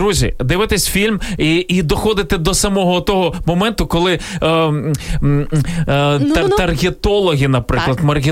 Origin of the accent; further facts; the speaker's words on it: Ivankiv, Kyiv Oblast, Ukraine; Ну, я з Іванкова.